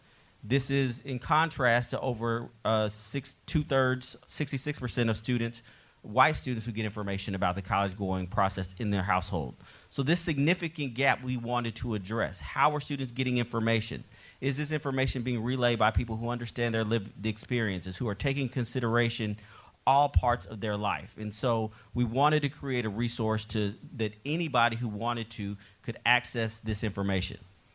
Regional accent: Arlington, Texas, United States; born there; I was born in Dallas, Texas, Arlington, right outside of Dallas. I'm in Texas, so I can say I was born in Arlington, where people know.

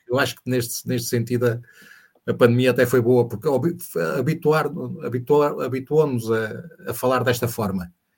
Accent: Benfica do Ribatejo, Santarém, Portugal; accent: Benfica do Ribatejo, Almeirim; Porque na minha terra não se diz pedreiro. O sotaque é Benfica do Ribatejo, Almeirim, aquilo é pedreiro

